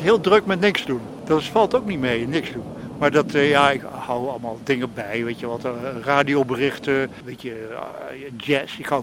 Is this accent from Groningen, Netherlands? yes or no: no; Grootschermer, North Holland, Netherlands; born there; now in Amsterdam, Netherlands; ik ben geboren in Noord-Holland, Grootschermer. En ik woon al 50 jaar in Amsterdam.